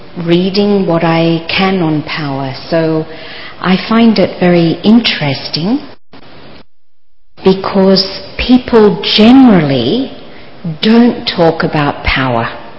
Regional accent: Australia; because I'm from Australia.

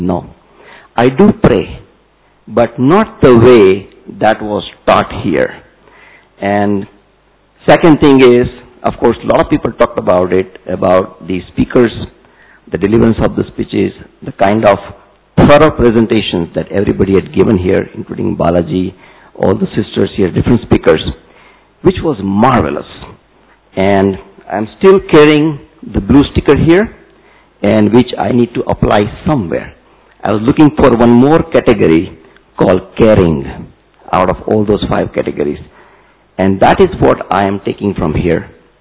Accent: Jamnagar, Gujarat, India; I'm coming from Jamnagar. If anybody has heard that city's name, Reliance Industries, good.

